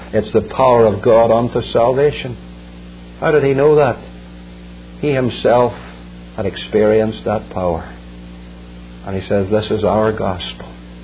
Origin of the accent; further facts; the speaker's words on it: Ireland; and being an Irishman, I'm no expert in English grammar.